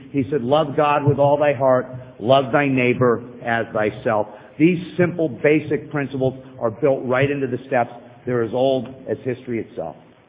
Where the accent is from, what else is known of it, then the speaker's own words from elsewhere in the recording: Malibu, California, United States; I grew up in Malibu.